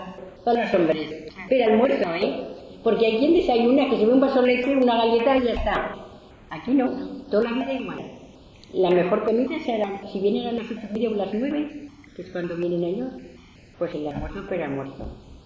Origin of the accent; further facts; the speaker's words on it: Madrid, Community of Madrid, Spain; Ah, pero soy de Madrid.